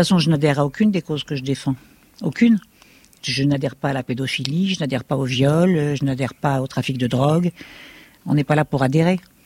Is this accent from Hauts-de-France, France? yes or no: no; Nice, Provence-Alpes-Côte d'Azur, France; À la base, je suis niçoise, mais je voulais vivre dans la nature et je crois qu'ici, j'ai trouvé le bon endroit.